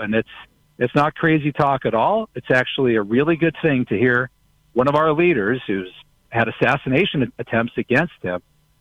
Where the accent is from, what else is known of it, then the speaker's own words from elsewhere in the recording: Butler, Pennsylvania, United States; my hometown of Butler, Pennsylvania